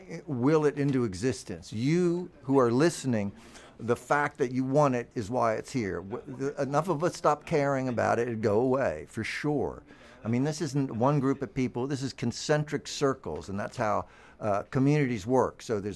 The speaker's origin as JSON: {"language": "English", "region": "Kentucky", "country": "United States", "lives_now": "New Jersey, United States", "said": "So I'm from Kentucky, and I came up here to New Jersey with a whole gang of Kentucky folks."}